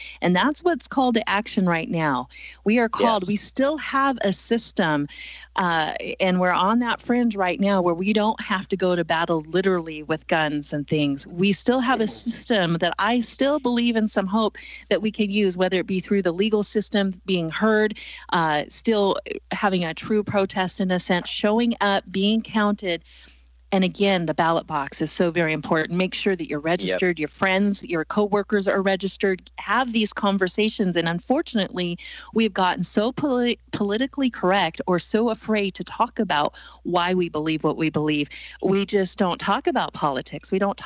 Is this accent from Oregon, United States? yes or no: yes; Oregon, United States; we as patriots, as American citizens, as Oregonians, we need to stand up